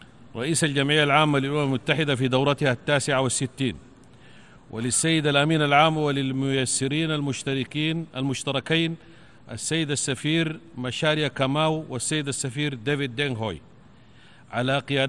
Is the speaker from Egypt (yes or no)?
no; Sudan; بلادي السودان